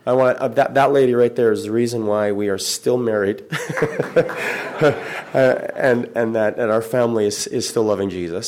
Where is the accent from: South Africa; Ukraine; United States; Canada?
Canada; Saskatchewan; I'm from Saskatchewan.